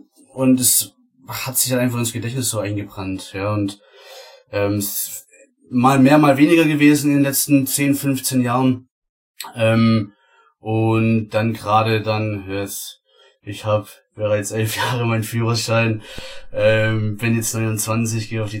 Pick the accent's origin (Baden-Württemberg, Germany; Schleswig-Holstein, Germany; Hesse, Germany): Baden-Württemberg, Germany; Ich komme aus Baden-Württemberg